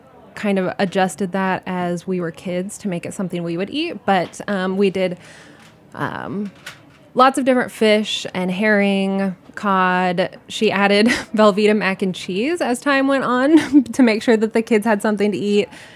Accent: Lincoln, Nebraska, United States; It is, yeah. I'm from Lincoln.

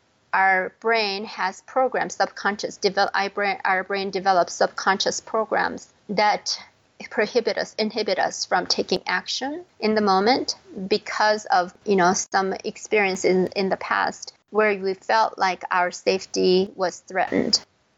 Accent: South Korea; I was born and raised in Korea.

